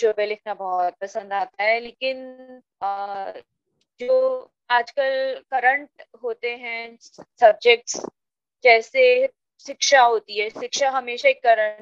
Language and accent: Hindi; Faridabad, Haryana, India; now in Dehradun, India; मैं अभी 2 साल पहले ही यहाँ शिफ्ट हुई हूँ। मैं फरीदाबाद से बिलोंग करती हूँ वैसे तो। हाँ, मैं 22 इयर्स रही फरीदाबाद में